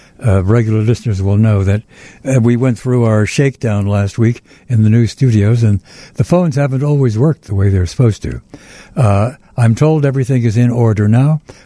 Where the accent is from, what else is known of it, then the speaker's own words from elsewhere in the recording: Brooklyn, New York, United States; I was born and raised in Brooklyn. I was once a Brooklyn Dodgers fan.